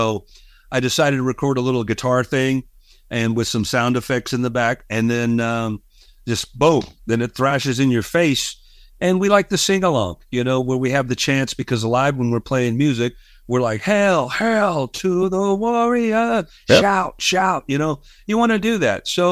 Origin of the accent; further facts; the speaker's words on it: New York City, New York, United States; I wrote it about growing up in New York when I was with Mark, even when I joined. We lived, you know, we lived in the city in the Garment District where Green Street was.